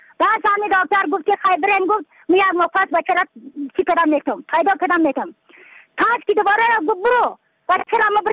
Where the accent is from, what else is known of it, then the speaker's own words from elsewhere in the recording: Badakhshan, Afghanistan; از بدخشان هستم، مرکز بدخشان، ولسوالی یکل پایان، خیره وینگ،